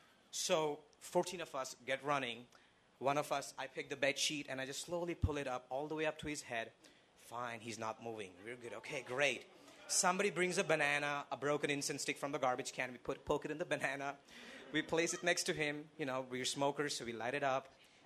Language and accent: English; Mumbai, Maharashtra, India; So, I'm from India, clearly, right? All right. So, I come from Mumbai